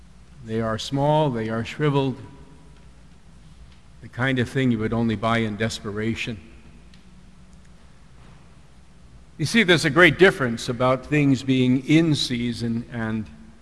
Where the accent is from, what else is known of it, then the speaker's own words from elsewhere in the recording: Huntington, New York, United States; I grew up on Long Island, New York, in a town called Huntington.